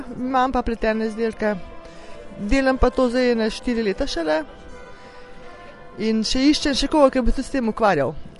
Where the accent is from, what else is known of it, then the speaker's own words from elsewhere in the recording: Kranj, Upper Carniola, Slovenia; Jaz sem iz Kranja in uporabljam domačo volno